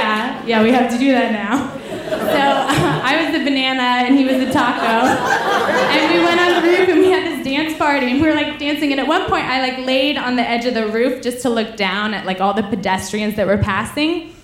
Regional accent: Paris, Île-de-France, France; I'm like, oh, the thing is I'm from Paris, so I cannot tell you where to go

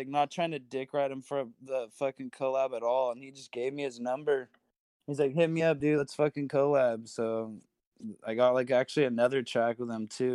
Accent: Sacramento, California, United States; California, because that's where I'm from. So I just, like, hit him up, and I was like, hey, dude, I'm from Sacramento

